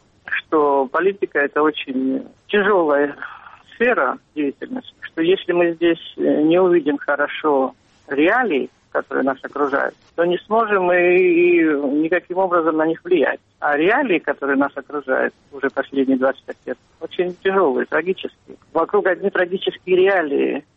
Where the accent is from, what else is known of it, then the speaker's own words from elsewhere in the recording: Sukhumi, Abkhazia, Georgia; moved away; родилась и выросла в Сухуми, я вообще абхазская, этническая.